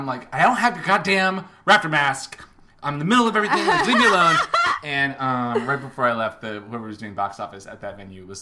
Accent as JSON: {"language": "English", "town": "Fort Lauderdale", "region": "Florida", "country": "United States", "tie": "born or raised there", "said": "I'm from South Florida, and I didn't realize that when folks here go to the beach, they go all day."}